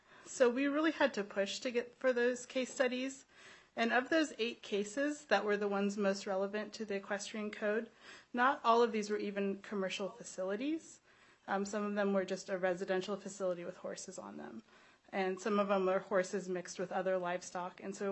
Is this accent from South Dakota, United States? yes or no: no; Bremerton, Washington, United States; I'm from Bremerton